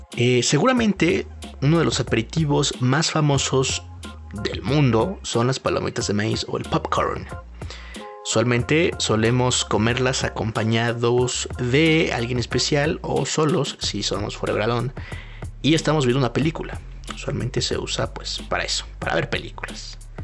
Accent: Mexico; Este centro internacional está ubicado en México, aquí mismo, aquí de donde soy yo, de donde les estoy hablando, en donde me encuentro en este momento.

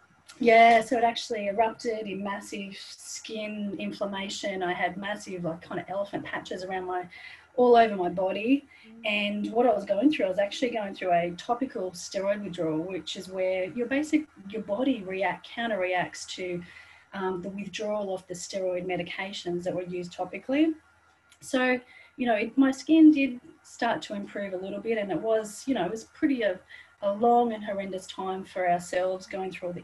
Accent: Sydney, New South Wales, Australia; So I was born and raised in Sydney. And sort of as I've grown up, I've just continued to move north.

